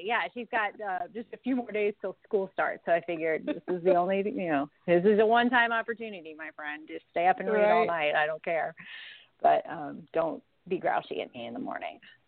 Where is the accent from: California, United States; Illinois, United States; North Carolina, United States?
North Carolina, United States; I'm from North Carolina.